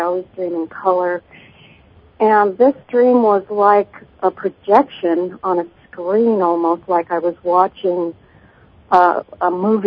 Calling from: Los Angeles, California, United States; I'm calling from Los Angeles.

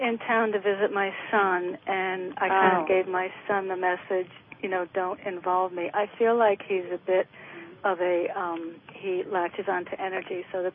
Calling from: Connecticut, United States; I'm in Connecticut.

